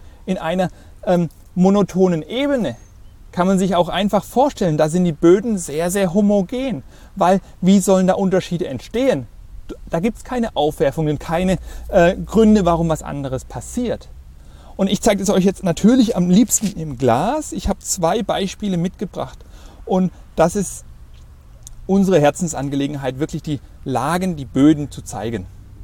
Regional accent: Baden-Württemberg, Germany; ich als Schwabe darf sowas sagen

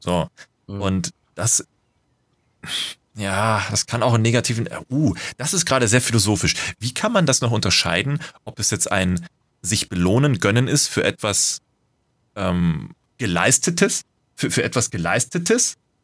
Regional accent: Lower Saxony, Germany; Ich bin Niedersachse, so.

